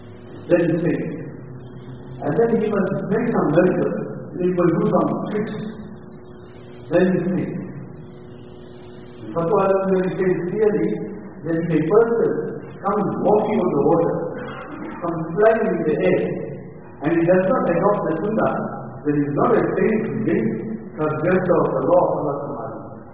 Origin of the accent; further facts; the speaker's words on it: India; And our concept, respect to others, especially as Indian Muslims, we generally, unfortunately, at times, tend to, and we are inclined to Indianize our Islam.